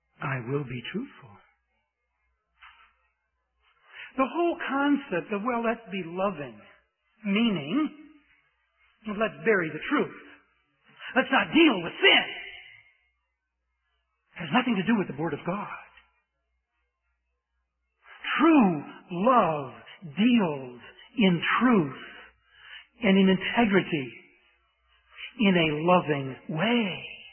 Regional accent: United States; When I go to a foreign country, I don't have to speak before they know I'm an American because I act like one.

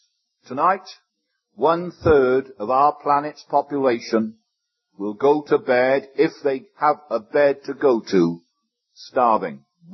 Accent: Wales, United Kingdom; I come from Wales.

